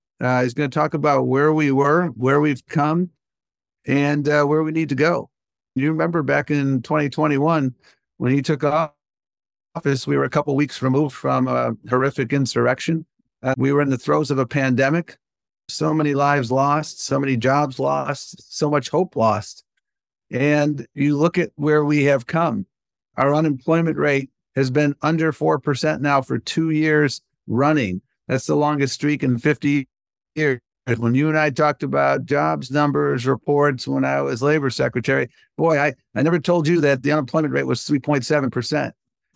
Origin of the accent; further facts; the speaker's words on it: Buffalo, New York, United States; I grew up in Buffalo, New York, and when I was a kid, there was a Kensington Expressway.